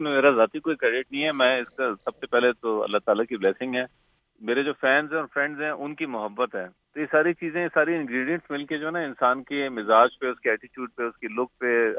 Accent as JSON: {"language": "Urdu", "town": "Quetta", "region": "Balochistan", "country": "Pakistan", "tie": "born there", "said": "یوسف Zai tribe سے ہم تعلق رکھتے ہیں. اور جو اب میری ویسے پیدائش تو کوئٹہ کی ہے، لیکن لائک ہم کے پی کے سے بلانگ کرتے ہیں،"}